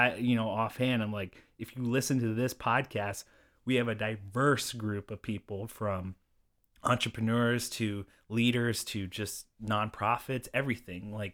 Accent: Arizona, United States; We want people who love Arizona. And that's why we started this is that I'm from here. I grew up on the Indian reservation up north.

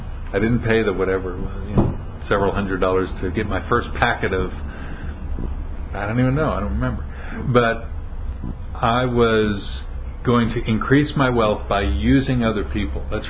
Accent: United States; And as an American, I still hear the word scheme, meaning a trick

